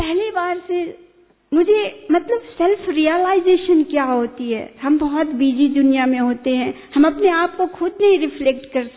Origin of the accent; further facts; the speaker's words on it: Nepal; मैं नेपाल से हूँ